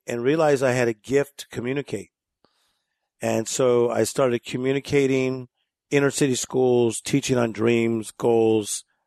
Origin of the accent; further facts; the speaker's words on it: Compton, California, United States; And we grew up in Compton, California. And my dad was a steel worker. My mother worked at a place called Winchell's Donut Shop.